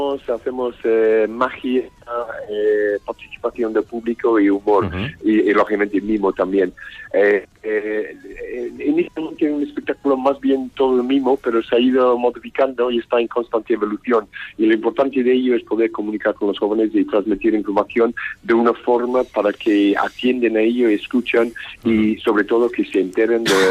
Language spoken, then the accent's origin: Spanish; Scotland, United Kingdom; moved away as an adult; El primero vine aquí, salí de Escocia después de estar relacionado con sismología. Y venía aquí un poco pues buscando el sol y creo que termina el único parte del mundo donde llueve más que en Escocia. Eso fue en el 75.